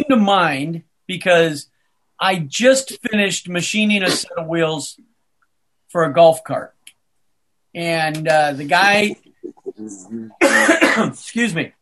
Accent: Scottsdale, Arizona, United States; But my one go-kart story was growing up in Scottsdale.

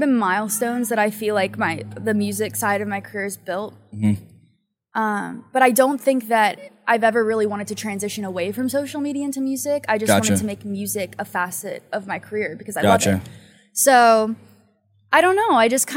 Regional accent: Pennsylvania, United States; I'm from Pennsylvania, so we were navigating it.

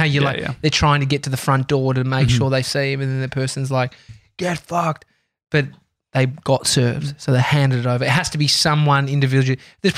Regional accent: Australia; It was a bogan way of saying it. I'm Australian.

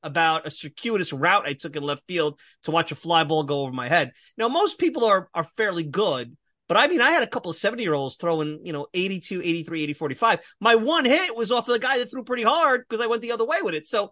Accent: Brooklyn, New York, United States; I grew up in Brooklyn, so maybe a little bit of that sponge ball

